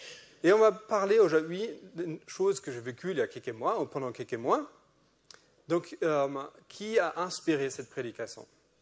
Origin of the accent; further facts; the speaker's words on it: Germany; accent: German; French is a second language; j'ai un accent allemand parce que je suis allemand.